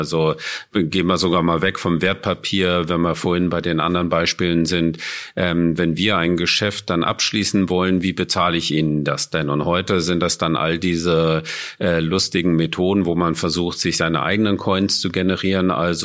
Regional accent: Germany; das sind eigentlich Dinge, wo wir mit groß geworden sind in Deutschland

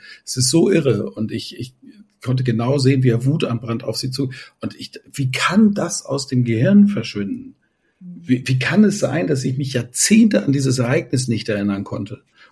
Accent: Northern Germany, Germany; in Plattdeutsch, wo ich groß geworden bin

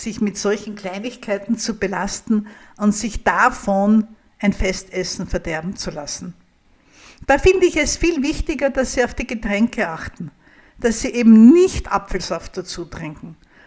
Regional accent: Styria, Austria; Ich komme aus der Steiermark in Österreich

